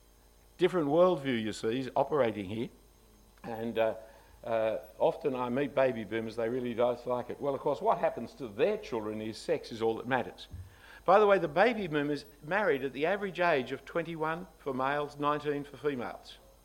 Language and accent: English; Australia; We're Australian Christians.